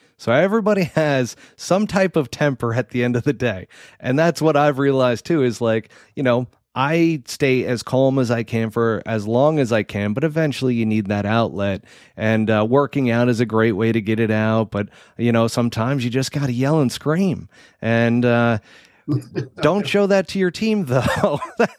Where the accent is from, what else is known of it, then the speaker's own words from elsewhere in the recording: United States; Well, that's because you're Canadian. See, I'm American. We're capitalistic over here.